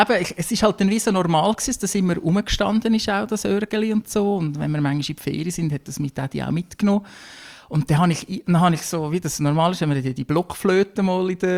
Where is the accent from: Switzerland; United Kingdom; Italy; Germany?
Switzerland; Nidwalden; now in Lucerne, Switzerland; Ich bin ursprünglich komme ich aus Nidwalden, wohne jetzt in Luzern in der Stadt